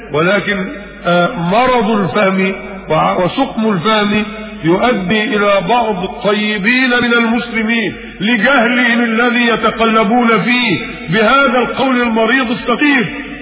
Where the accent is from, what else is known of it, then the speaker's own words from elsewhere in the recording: Mit Hadid, Dakahlia, Egypt; في قريتنا ميت حديد مركز منية النصر